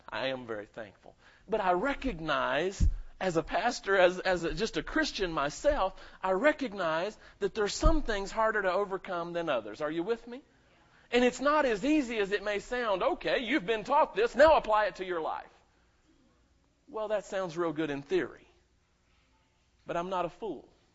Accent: the South, United States; I was raised in the South. Anybody ever heard of liver mush?

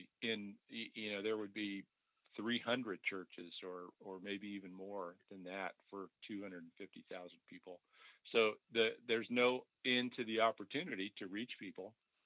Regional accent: Riverside, California, United States; also born or lived in San Diego; I grew up in California. I said this to somebody yesterday. My family moved from Riverside to San Diego and back to Riverside and back to San Diego.

